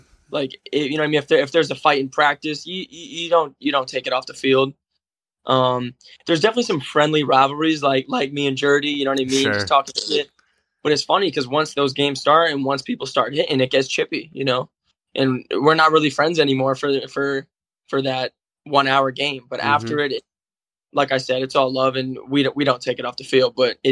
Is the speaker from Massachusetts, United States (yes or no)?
yes; Massachusetts, United States; I'm from Massachusetts. I'm used to that.